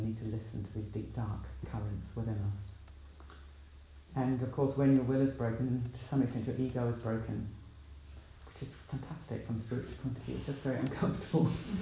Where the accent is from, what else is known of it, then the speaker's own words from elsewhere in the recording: New Zealand; So I come from a city that has earthquakes, and I come from a country that has very clear blue skies.